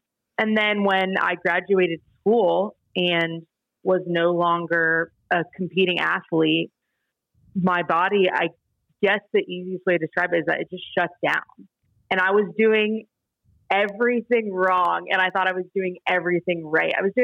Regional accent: Atlanta, Georgia, United States; also born or lived in Cincinnati, United States; So, but yes, I am from Atlanta. I was born and raised here. I live here now. I went away to school in Cincinnati at Xavier University for college

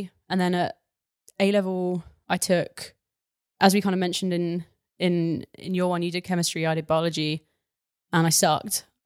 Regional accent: South East England, United Kingdom; So I am originally from Sussex, a small town in Sussex. And I have lived in the same house. My parents have never moved. I lived in the same house my entire life until I went to university.

